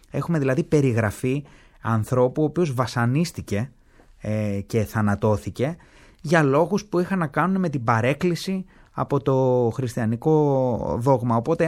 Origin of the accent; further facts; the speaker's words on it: Karpathos, South Aegean, Greece; ως ένας άνθρωπος καταγόμενος από την Κάρπαθο, κάνοντας ταυτόχρονα έρευνες για την ιδιαίτερη πατρίδα μου